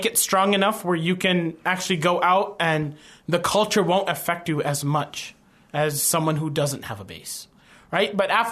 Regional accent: Houston, Texas, United States; Okay, I am originally Pakistani, but I was brought up in the US, in Houston.

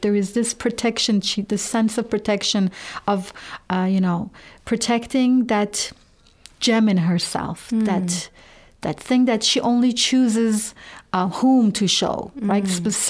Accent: Qom, Qom Province, Iran; I was born in Iran and I was raised in Qom.

